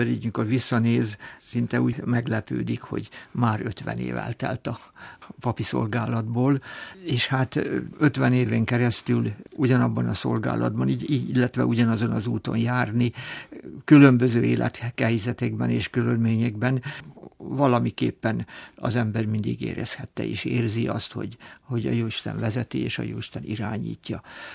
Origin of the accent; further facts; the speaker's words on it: Kálmánháza, Szabolcs-Szatmár-Bereg, Hungary; also born or lived in Upper Hungary, Slovakia; és így kerültünk Nyíregyháza mellé Szabolcs megyébe, Kálmánházára. Egy gyerekkoromat ott töltöttem, tehát születésileg fölvidéki vagyok, de Szabolcsban nőttem föl.